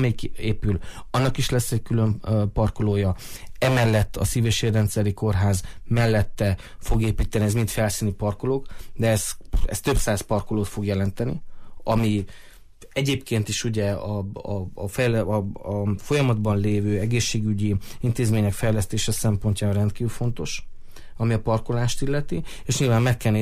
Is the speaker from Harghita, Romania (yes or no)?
no; Târgu Mureș, Mureș County, Romania; legyen jó itthon élni Marosvásárhelyen, és mindannyian jó érzéssel és büszkeséggel töltsön el azt, hogy marosvásárhelyiek vagyunk először.